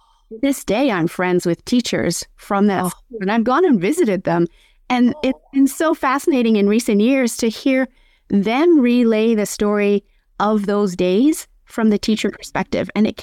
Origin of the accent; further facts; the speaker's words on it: Japan; First of all, I was raised in Japan, and so I'm fully aware of the 1,000 cranes.